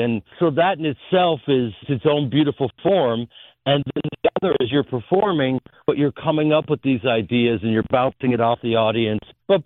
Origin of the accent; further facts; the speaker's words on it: Evanston, Illinois, United States; Well, growing up in Evanston at the Piven Theater, first job is at Second City